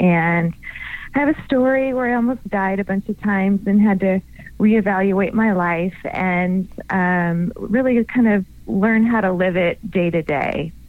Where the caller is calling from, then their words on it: Phoenix, Arizona, United States; Well, normally I would be calling you from Colorado, but today I'm calling you from the cool and breezy Phoenix area.